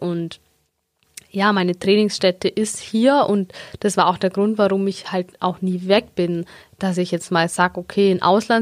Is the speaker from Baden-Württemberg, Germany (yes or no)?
no; Augsburg, Bavaria, Germany; Ja, ich bin gebürtige Augsburgerin. Ich bin auch irgendwie nie hier weggekommen